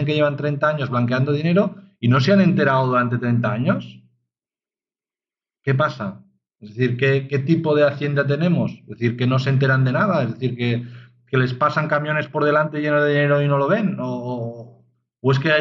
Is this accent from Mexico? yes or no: no; Spain; En un país de chaferderos como somos los españoles